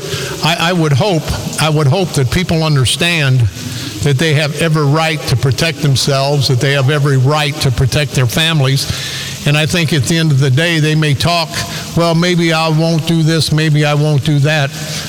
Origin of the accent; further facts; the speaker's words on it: United States; I did that because I'm proud of being an American.